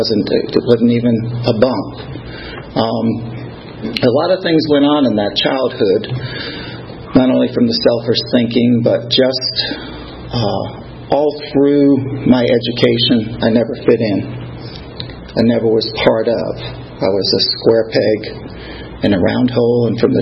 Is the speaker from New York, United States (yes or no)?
yes; Bronx, New York, United States; moved away; I have been in the South longer than I was in New York, but I was born and raised in the Bronx.